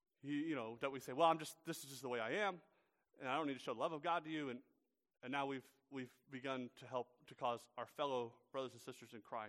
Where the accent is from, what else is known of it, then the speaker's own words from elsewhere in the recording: Georgia, United States; I do know growing up in Georgia, we had a peach tree because it's Georgia